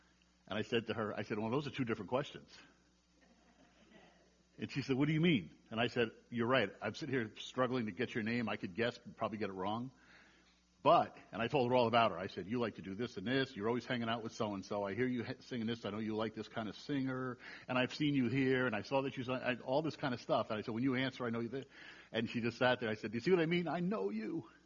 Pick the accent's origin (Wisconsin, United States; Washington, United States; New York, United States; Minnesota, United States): New York, United States; But anyway, I'm from New York. That's my all-purpose excuse for anything I do. If I talk too fast, I say, oh, I'm from New York.